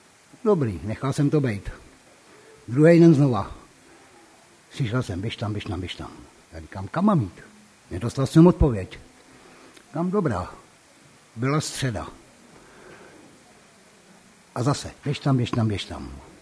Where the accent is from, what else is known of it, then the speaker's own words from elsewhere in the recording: Litoměřice, Ústí nad Labem Region, Czechia; Já pocházím z Litoměřic, jsou to severní Čechy, pokud to někdo zná, neboli za Německa Sudety.